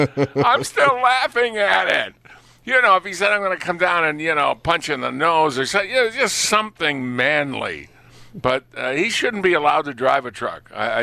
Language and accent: English; Lunenburg, Massachusetts, United States; I was from Lunenburg, he was from Townsend, and so occasionally when we'd come home